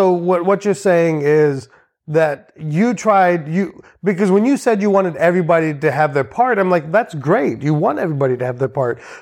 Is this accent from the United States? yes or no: no; India; But I'm Indian, so I'm cheap.